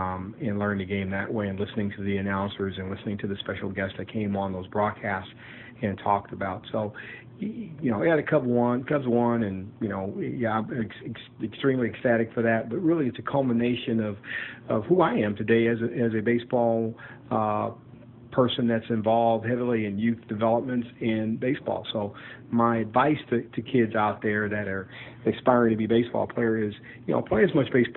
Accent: Chicago, Illinois, United States; I was born and raised in Chicago as a kid, and my introduction to the game of baseball was by my uncles at the age of six

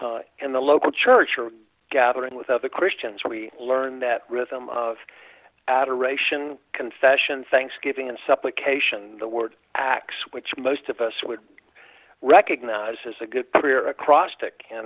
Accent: North Carolina, United States; The background I grew up in, the spiritual envelope I grew up in North Carolina

